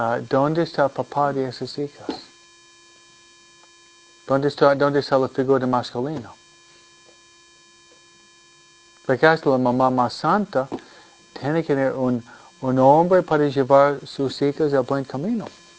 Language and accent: Spanish; United States; Mi mamá viene de México. Yo soy americana.